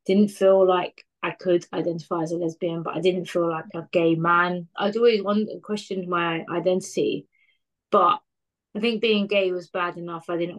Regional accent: London, United Kingdom; I'm from West London, Notting Hill.

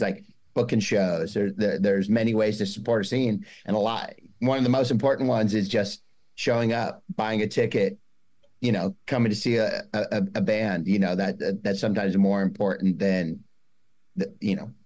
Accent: Thousand Oaks, California, United States; we're from Thousand Oaks. It's a small suburb in Ventura County, about 30 miles north of LA.

